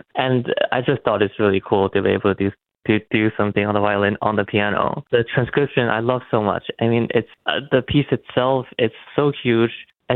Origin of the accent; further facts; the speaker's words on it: Toronto, Ontario, Canada; born there; I was born in Toronto. So I'm basically, making my debut a couple blocks away from my home.